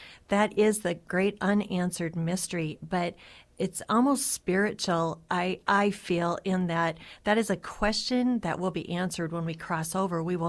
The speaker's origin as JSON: {"language": "English", "region": "Iowa", "country": "United States", "tie": "born or raised there", "said": "You know, I grew up in North Iowa, and so that's about a 9-hour trip back to visit my family."}